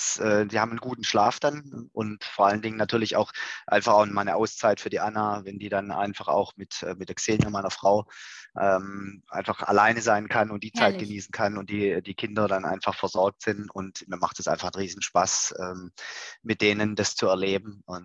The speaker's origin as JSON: {"language": "German", "town": "Waiblingen", "region": "Baden-Württemberg", "country": "Germany", "tie": "born there", "said": "ich bin ja gebürtiger Waiblinger, die Stauferstadt Waiblingen"}